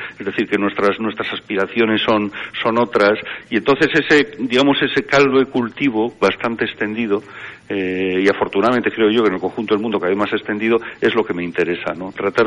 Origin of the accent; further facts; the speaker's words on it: Bilbao, Basque Country, Spain; Yo soy de Bilbao y, vamos, yo creo que para Bilbao Castro es un poco como estar en casa